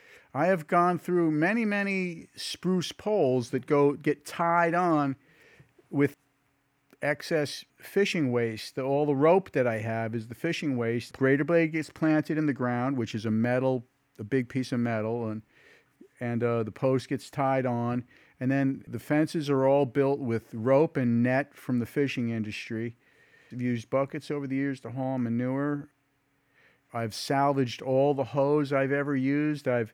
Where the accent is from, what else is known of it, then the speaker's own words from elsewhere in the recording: Bronx, New York, United States; also born or lived in Manhattan; I was born in Manhattan and raised, grew up from a child in the Bronx.